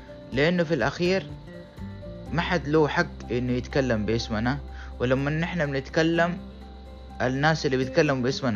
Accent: Saudi Arabia; فنحن كمواطنين سعوديين وكرواد أعمال كفنانين ما بنلاقي صحيفة نقدر نتكلم عنها

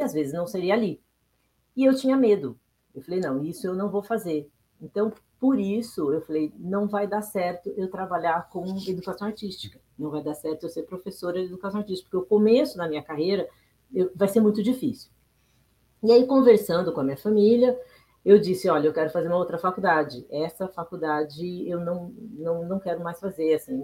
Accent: São José do Rio Preto, São Paulo, Brazil; now in São Paulo, Brazil; Eu sou do interior, né, nasci em São José do Rio Preto, e vim para São Paulo aos 17 anos.

